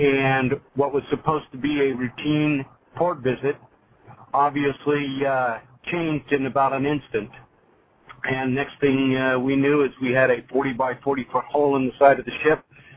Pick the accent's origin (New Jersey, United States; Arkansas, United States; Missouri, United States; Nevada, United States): Nevada, United States; Carson City; I grew up in Carson City, Nevada. Graduated from high school there